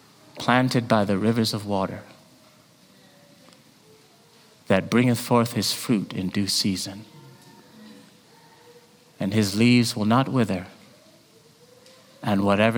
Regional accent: Jamaica; My mom's Jamaican, I'm Jamaican.

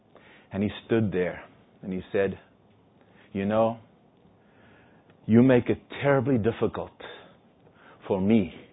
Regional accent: South Africa; Yeah, I'm from South Africa, so he was my president.

